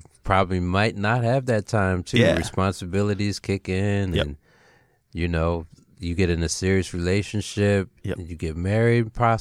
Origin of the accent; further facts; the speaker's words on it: Baltimore, Maryland, United States; Mark Copeland, who I grew up in Baltimore